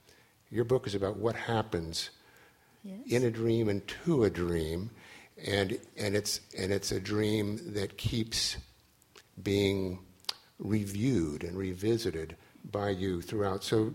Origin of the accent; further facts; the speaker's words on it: Oklahoma, United States; I grew up in the Midwest also. I didn't see New York until I went away to college.